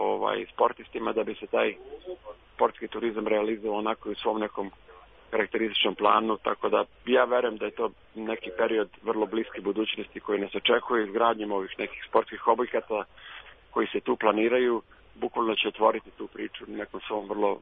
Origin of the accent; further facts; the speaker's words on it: Vrnjačka Banja, Šumadija and Western Serbia, Serbia; also born or lived in Belgrade, Serbia; ja sam kao prvo iz Vrnjačke Banje, koje je malo mesto, živao sam skoro 10 godina u Beogradu